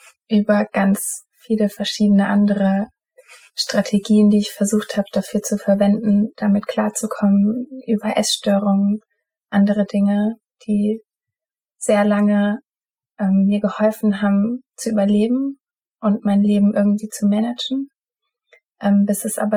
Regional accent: Mannheim, Baden-Württemberg, Germany; Ich komme aus Mannheim, bin Mitte, Ende 20 und studiere gerade noch

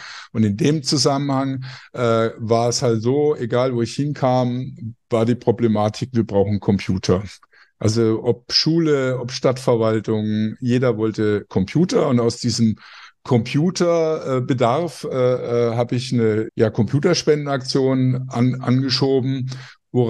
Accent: Würzburg, Bavaria, Germany; Ich komme aus Würzburg, studiere aktuell Konstruktionsbionik in einem Fernstudium in Saarbrücken und hatte jahrelang in Würzburg eine IT-Firma namens

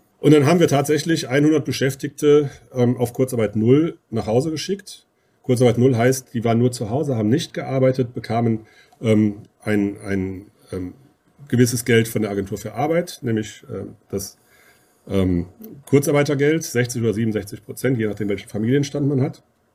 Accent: Uerdingen, North Rhine-Westphalia, Germany; ja, ich komme aus Uerdingen, bin Fußballfan.

